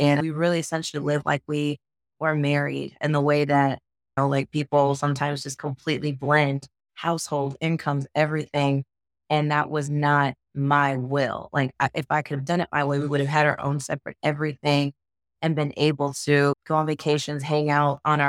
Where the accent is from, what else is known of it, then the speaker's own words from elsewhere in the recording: the South, United States; I was raised, you know, I grew up in the South. So everyone in my family, a lot of friends even married young, had kids young.